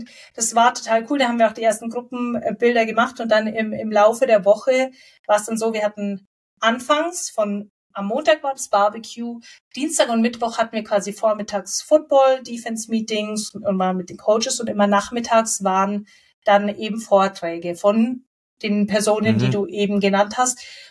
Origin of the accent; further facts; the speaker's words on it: Munich, Bavaria, Germany; weil eine der ersten Fragen war dann immer, hey, woher kommst du? München, Deutschland.